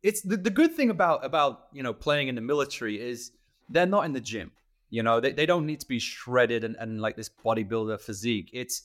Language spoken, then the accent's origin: English; Manchester, North West England, United Kingdom; I'm from Manchester